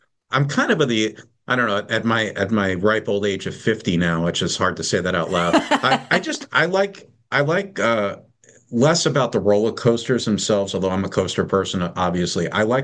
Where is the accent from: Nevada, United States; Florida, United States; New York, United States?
New York, United States; I grew up in New York. I grew up going to Coney Island, New York